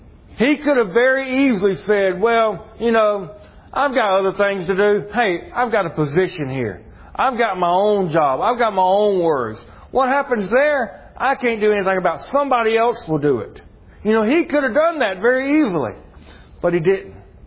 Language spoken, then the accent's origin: English; Georgia, United States; accent: South Georgia English; Hey, I'm from Georgia. I speak South Georgia English. That's all I can do. My second language is English. My first is South Georgia English.